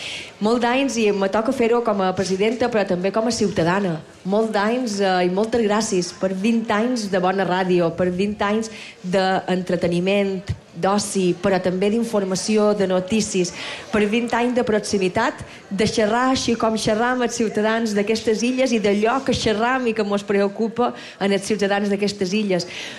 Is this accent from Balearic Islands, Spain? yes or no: yes; Balearic Islands, Spain; I és vera que tots som mallorquins, menorquins, eivissencs o formenterans.